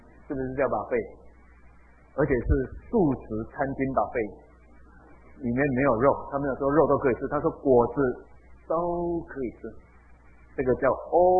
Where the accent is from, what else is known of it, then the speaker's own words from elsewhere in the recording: Taiwan; 我们台湾人很奇怪